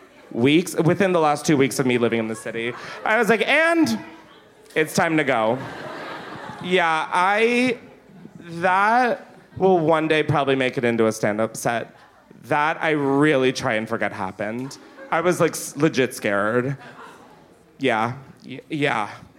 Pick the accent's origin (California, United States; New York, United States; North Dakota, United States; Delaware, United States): Delaware, United States; I went up to him because I'm from Delaware, so celebrities were top of the priority.